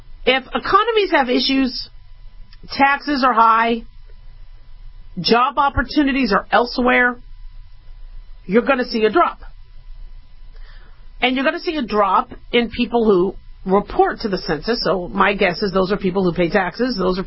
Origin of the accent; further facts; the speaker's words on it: Los Angeles, California, United States; So when you have Californians, and I'm from California. I was born in L.A., so I'm considered a Californian. But we have different cultures.